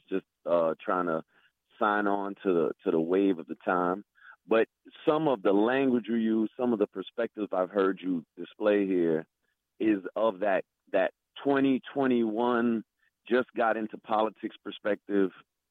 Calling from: Fort Washington, Maryland, United States; I'm calling from Fort Washington, Maryland.

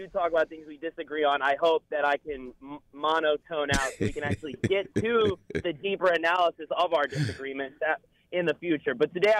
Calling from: Maryland, United States; I'm calling from Maryland.

